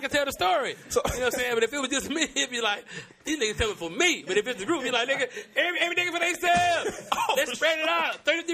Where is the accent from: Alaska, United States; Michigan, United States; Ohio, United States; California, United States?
Michigan, United States; Detroit; I'm here by myself. I'm from Brightmo. I'm the only nigga up here from Brightmo.